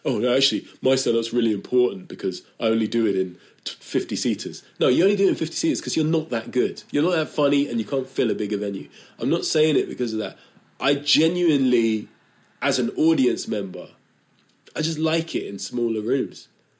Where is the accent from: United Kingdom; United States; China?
United Kingdom; London; I'm not from Norwich, I'm from London.